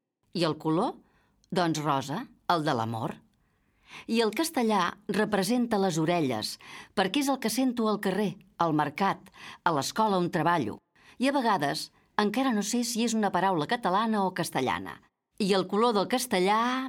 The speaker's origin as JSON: {"language": "Catalan", "town": "Milan", "region": "Lombardy", "country": "Italy", "first_language": "Italian", "second_language": "Catalan", "moved": "yes", "said": "sóc de Milà. La meva primera llengua és l'italià, perquè amb els pares sempre he parlat italià."}